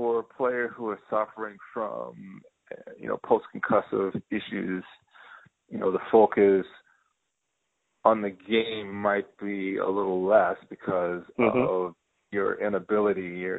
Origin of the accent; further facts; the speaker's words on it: New York, United States; now in Wisconsin, United States; I'm sorry, I didn't grow up in Wisconsin. We grew up in New York together